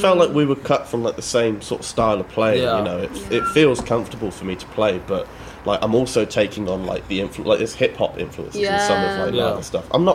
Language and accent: English; Oxford, South East England, United Kingdom; I'm from Oxford. I have to like